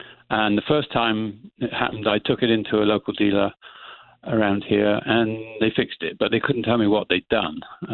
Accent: United Kingdom; I'm British origin.

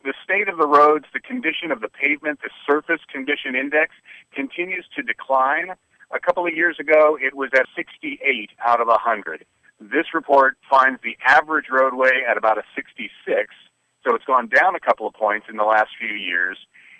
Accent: California, United States; I grew up in Sonoma County, and I know that there's some rural areas out there

